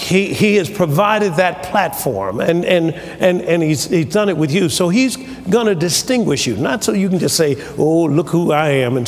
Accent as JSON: {"language": "English", "town": "Tuskegee", "region": "Alabama", "country": "United States", "said": "Well, I came from Tuskegee, where the famous George Washington Carver was a scientist."}